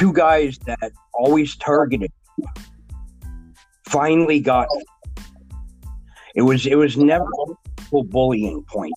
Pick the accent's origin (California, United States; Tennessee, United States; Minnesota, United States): Minnesota, United States; now in Dallas-Fort Worth, United States; I live in the Dallas-Fort Worth area in Texas. Awesome. Originally, I'm from the northern states. I'm from Minnesota.